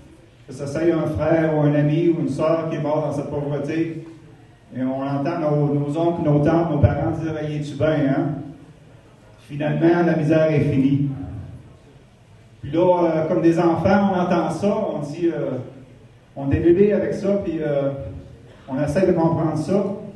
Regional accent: Val-d'Or, Quebec, Canada; also born or lived in Toronto; moi je suis né en Abitibi, j'ai été élevé à Val-d'Or.

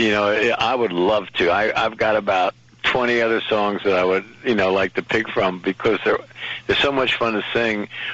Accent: Philadelphia, Pennsylvania, United States; because I'm from Philadelphia, and the Mummer's Parade's a big thing.

